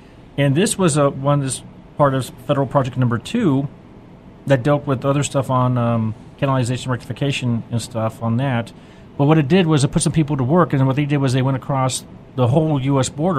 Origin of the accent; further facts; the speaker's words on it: Nebraska, United States; Hey, I'm from Nebraska.